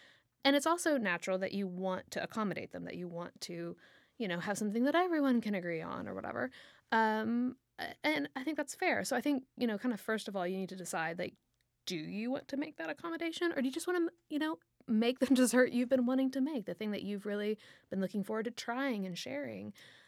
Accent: the South, United States; I grew up in the South and there's very certain, like, pinkies out, you know, traditions that you have.

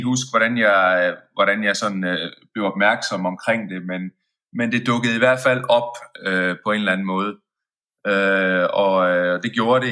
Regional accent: Forvang, Central Denmark Region, Denmark; Forvang. Der er vel kun en 1000 indbyggere i byen. Men jo, jeg kommer fra Forvang.

